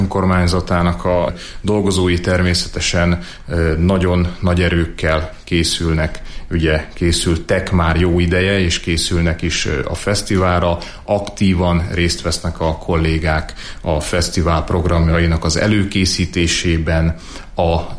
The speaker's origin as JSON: {"language": "Hungarian", "town": "Lučenec", "region": "Banská Bystrica Region", "country": "Slovakia", "tie": "born or raised there", "moved": "yes", "lives_now": "Hungary", "said": "Én eredetileg felvidéki magyar vagyok, és én Losonc városában töltöttem a gyermekkoromat, majd utána költöztem Magyarországra."}